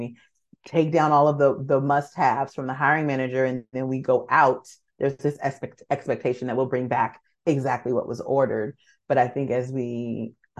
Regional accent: Los Angeles, California, United States; now in Vancouver, Canada; And I am from Los Angeles, California, living here in Vancouver, British Columbia now.

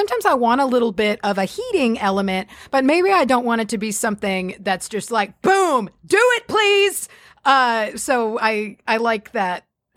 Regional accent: Texas, United States; I'm a Texan and I can handle about a 4 on a spice level.

